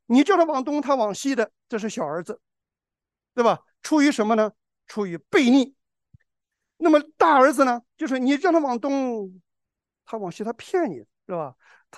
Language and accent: Chinese; China; 哎呀，我们中国人说不听老人言，吃亏在眼前。